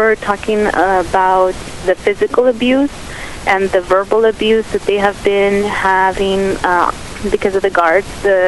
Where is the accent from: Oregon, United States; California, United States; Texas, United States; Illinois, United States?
Texas, United States; Los Fresnos; I grew up in Los Fresnos, actually in a colonia just outside of Los Fresnos. And it's very isolated.